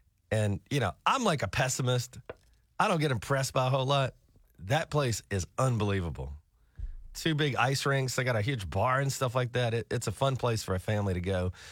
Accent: the South, United States; I grew up in the American South.

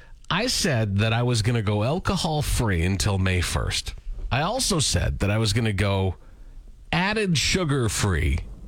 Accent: Lanigan, Saskatchewan, Canada; Back in the day, in my hometown of Lanigan, Saskatchewan.

